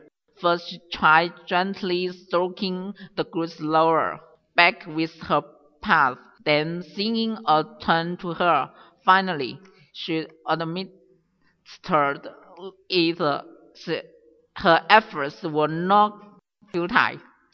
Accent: Yong County, Guangxi, China; English is a second language; Now, I would like to introduce my hometown to you. My hometown, named Yong County, which is located in the middle of Guangxi, China.

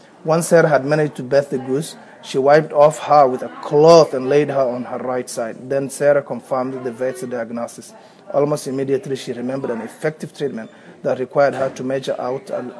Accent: Baidoa, South West State, Somalia; moved away; I was born in Baidoa, Somalia, grew up there, immigrated here 18 years ago.

